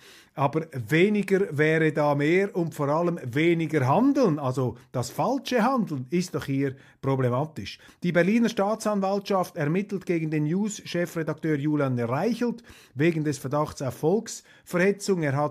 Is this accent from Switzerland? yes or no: yes; Switzerland; vielleicht auch nur mir als Schweizer, weil sie sich dann sicher fühlen